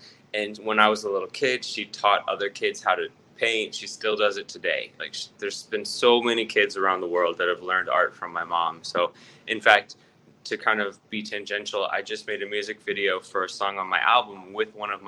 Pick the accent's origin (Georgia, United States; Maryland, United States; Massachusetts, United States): Georgia, United States; Atlanta; born there; I was born in Atlanta, Georgia, so my influences were country just because I'm in the South.